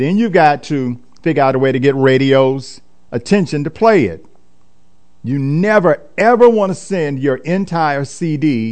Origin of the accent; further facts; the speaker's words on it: Kentucky, United States; moved away as an adult; now in Atlanta, United States; I'm originally from Kentucky, moved to Atlanta in the early 1990s to pursue a master's in divinity degree at ITC, Interdenominational Theological Center, Morehouse School of Religion.